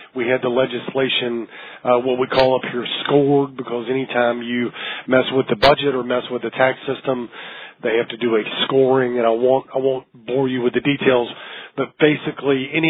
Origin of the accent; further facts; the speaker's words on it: Arkansas, United States; I grew up going to the track in Oakland, growing up in Arkansas, so I was a horse fan before I was a lobbyist for the horse racing industry.